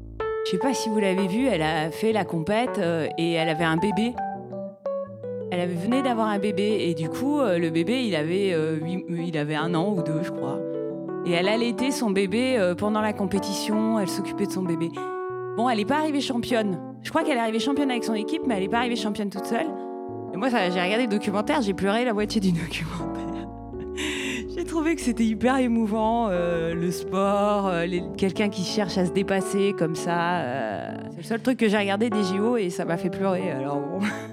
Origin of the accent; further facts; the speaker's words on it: Saint-Étienne, Auvergne-Rhône-Alpes, France; Bah moi aussi, je suis de Saint-Étienne, tiens.